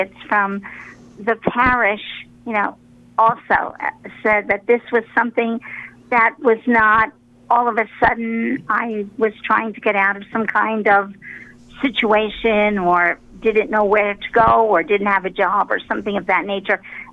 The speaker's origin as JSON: {"language": "English", "town": "Bayonne", "region": "New Jersey", "country": "United States", "tie": "born or raised there", "said": "Okay, well, I come from the state of New Jersey, the Garden State, with the beautiful beaches right at this time of the year."}